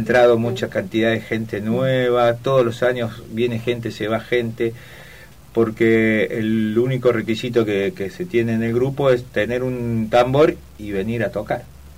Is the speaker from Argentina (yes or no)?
yes; Córdoba, Argentina; como yo soy cordobés